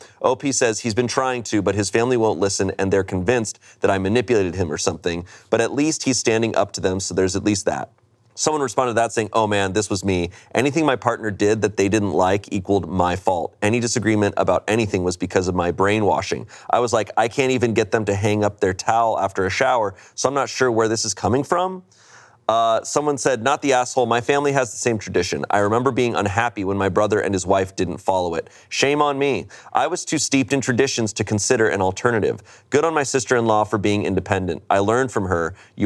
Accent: United States; It was just like, you know, we're American, but like, we still are like, oh, but we're Irish heritage.

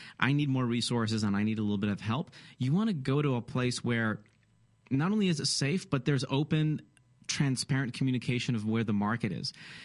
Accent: Michigan, United States; I'm a huge fan of the Midwest. I was born and raised in Michigan. I love the Midwest.

